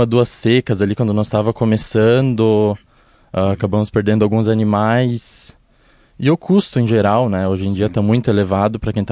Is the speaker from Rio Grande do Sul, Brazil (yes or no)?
yes; Marau, Rio Grande do Sul, Brazil; eu sou de Marau, o pai é do interior de Soledade, a mãe do interior de Marau. E quando eu era mais novo ainda, a gente decidiu vir pro interior.